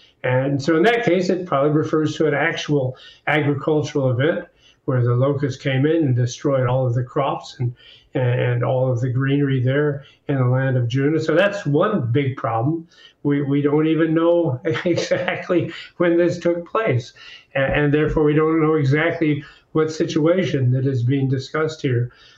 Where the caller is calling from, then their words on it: Minnesota, United States; Yeah, I'm in Minnesota.